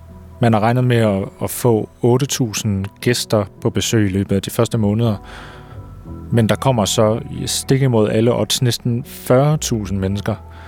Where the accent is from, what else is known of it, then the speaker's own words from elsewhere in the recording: North Denmark Region, Denmark; now in Copenhagen, Denmark; Nu er jeg flyttet til København, storbyen, og i mellemtiden er der sket rigtig meget med min hjemstavn. Ikke mindst på den kulturelle front, for storbyboerne har fået øjnene op for Thy.